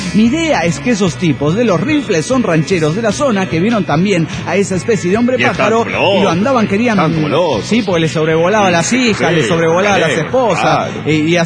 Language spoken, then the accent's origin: Spanish; Perote, Veracruz, Mexico; Estando en mi pueblo natal, Perote, Veracruz, mis hermanas lavaban su ropa